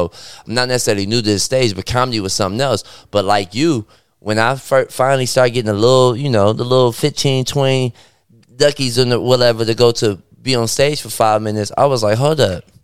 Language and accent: English; Detroit, Michigan, United States; Bro, I'm from Detroit. I'm about to rob you.